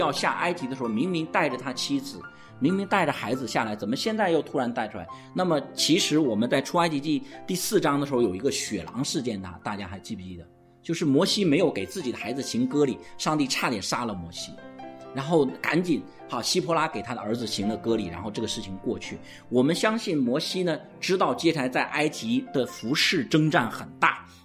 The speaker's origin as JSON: {"language": "Chinese", "country": "China", "said": "我是一个中国人"}